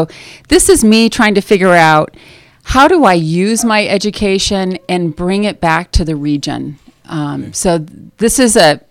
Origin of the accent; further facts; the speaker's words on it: Ortonville, United States; you know, I'm from Ortonville.